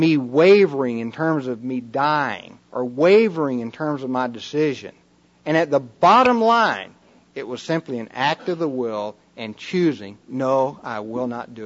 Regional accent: Atlanta, Georgia, United States; And I said, "Hi, I'm from Atlanta."

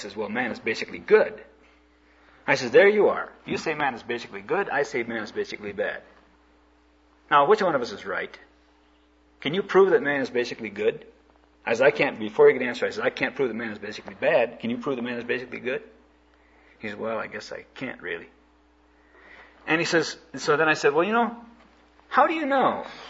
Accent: Brazil; they knew that I was from Brazil, and they wanted to find out how their Latin brothers were faring under the iron rule down there in Latin America.

